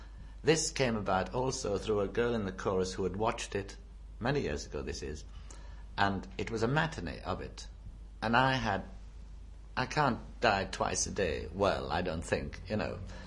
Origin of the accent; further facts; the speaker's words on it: England, United Kingdom; I'm a Northerner, but I'll give it a try.